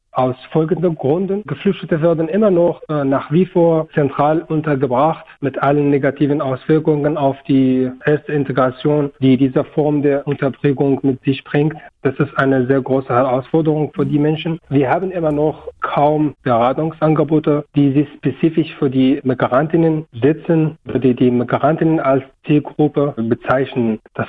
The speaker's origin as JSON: {"language": "German", "country": "Syria", "first_language": "Kurdish", "second_language": "German", "said": "Also ich komme aus Syrien. Und ich bin Kurde, daher ist Kurdisch meine Muttersprache, aber Arabisch ist fast wie meine zweite Muttersprache. Und ich habe Englisch auch studiert und Deutsch. Kurdisch, Arabisch, Englisch und Deutsch."}